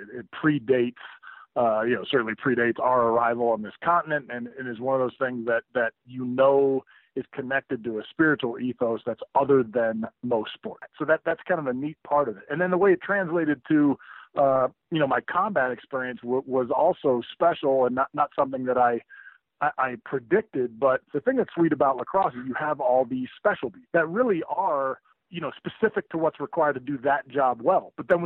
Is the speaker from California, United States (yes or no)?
yes; California, United States; I grew up in the Bay Area of California.